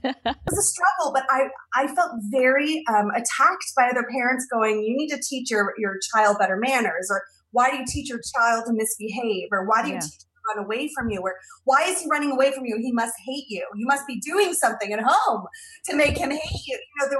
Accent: Phoenix, Arizona, United States; Even when I was growing up, there was, I grew up in Phoenix, but there was a Jewish community

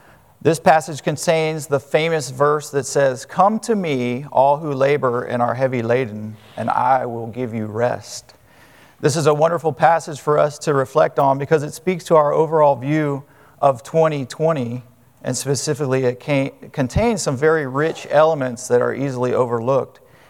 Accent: California, United States; Well, I had a friend that was older than I was as a youngster growing up in California.

